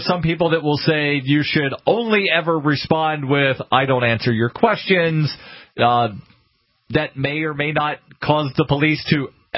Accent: Canada; Well, because I'm a Canadian citizen, I'm a Canadian resident.

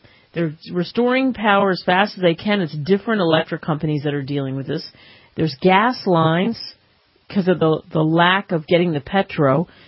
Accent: New York, United States; also born or lived in Philadelphia; Since I grew up partially in New York and then we moved down to the road in Philly, when I was a kid, nothing was more exciting to me.

